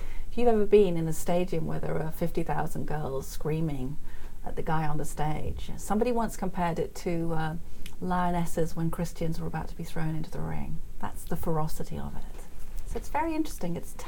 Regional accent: Wales, United Kingdom; Petra was growing up in South Wales, which is where I grew up, in a kind of post-industrial community, as they now describe it.

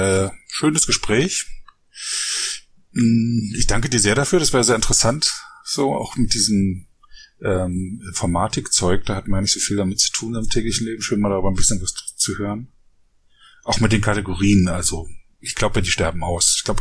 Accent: Frankfurt, Brandenburg, Germany; weil das durch meine Heimatstadt verläuft, der Fluss Frankfurt-Oder

